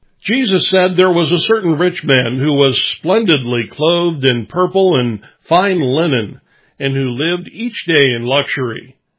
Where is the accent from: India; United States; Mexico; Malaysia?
United States; Midwest; born there; I was born in the Midwest part of the United States in the 1950s.